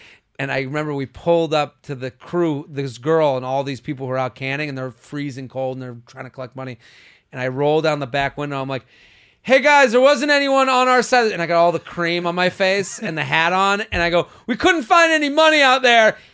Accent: Boston, Massachusetts, United States; Because I'm from Boston. Like, we didn't do that back home.

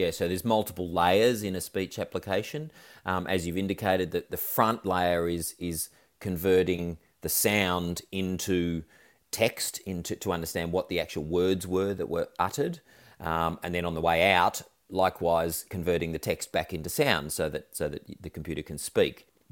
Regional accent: Australia; I'm from Australia

